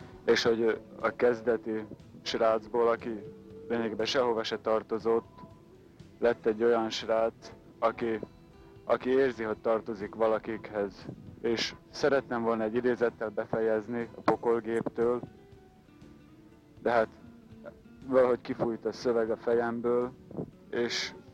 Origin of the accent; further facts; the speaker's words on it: Dunajská Streda, Trnava Region, Slovakia; Dunaszerdahelyről, Szlovákiából jöttem.